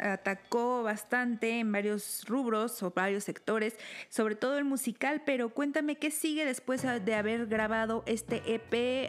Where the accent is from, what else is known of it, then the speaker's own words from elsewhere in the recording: Mexico City, Mexico; al menos para los que somos de Ciudad de México